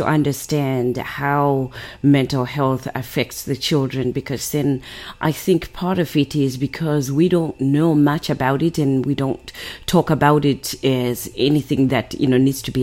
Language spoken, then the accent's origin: English; Zimbabwe; I'm originally from Zimbabwe